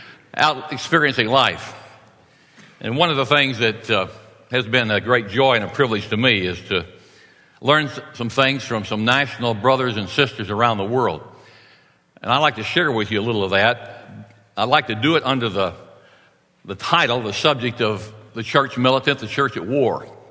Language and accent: English; United States; I'm a part of the American Christian community. I'm an American Christian. I grew up in a Southern Baptist church